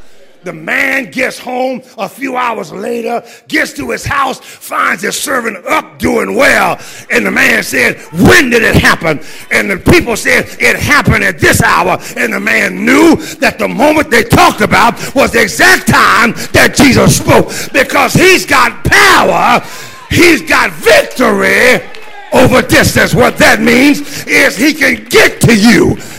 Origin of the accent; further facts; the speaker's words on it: Philadelphia, Pennsylvania, United States; I'm from Philadelphia